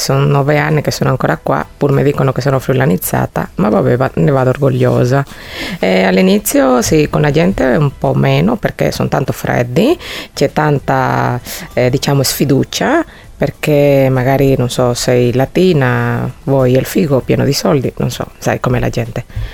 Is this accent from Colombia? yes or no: yes; Cartagena, Bolívar, Colombia; moved away as an adult; now in Feletto, Italy; io vengo dalla Colombia, da una città affacciata sul mare del Caraibi che si chiama Cartagena.